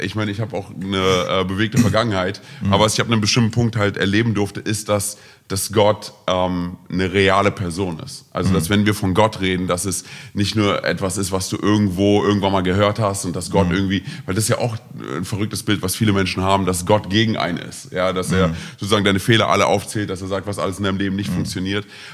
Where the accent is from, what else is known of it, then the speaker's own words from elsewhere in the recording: Romania; Ich bin ja auch Rumäne. Sozusagen in einem recht strengen Umfeld auch aufgewachsen.